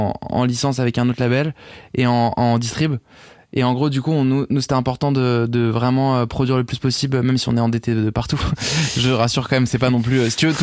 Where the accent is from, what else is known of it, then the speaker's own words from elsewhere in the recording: Paris, Île-de-France, France; moi, c'est vrai que j'ai grandi à Paris.